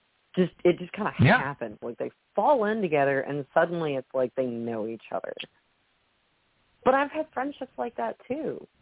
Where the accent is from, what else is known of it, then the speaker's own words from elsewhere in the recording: United States; I'm an American white woman, like, isn't that what we do in our spare time?